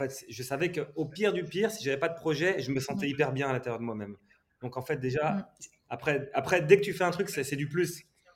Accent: Grand Est, France; j'ai grandi dans les Ardennes. Enfin, ma mère est allemande, mon père est français, on est 3 frères et une petite sœur, mais les 3 frères, on est tous nés dans les Ardennes, autour d'un lac, où mon père gérait une base nautique.

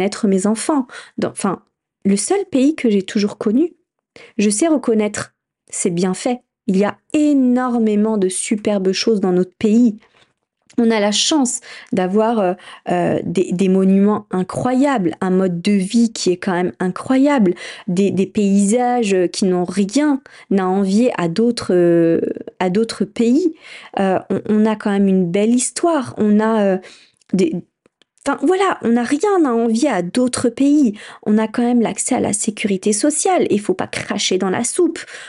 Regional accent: France; je suis française.

